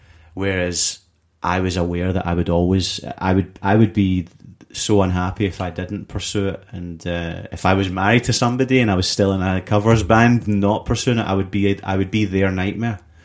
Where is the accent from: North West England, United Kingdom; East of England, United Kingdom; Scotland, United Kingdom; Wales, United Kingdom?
Scotland, United Kingdom; Glasgow; I had a disadvantage of growing up in Glasgow